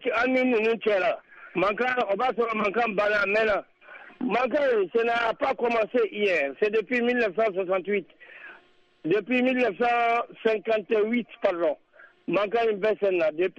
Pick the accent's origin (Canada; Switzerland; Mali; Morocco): Mali; Ménaka; Je suis natif de Menaka, je les connais très bien.